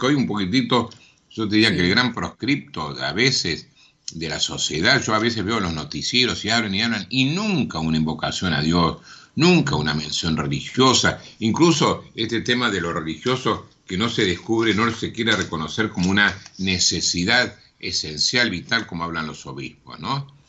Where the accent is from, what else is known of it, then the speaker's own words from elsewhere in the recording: Buenos Aires, Argentina; tenemos a veces vocación de tango los porteños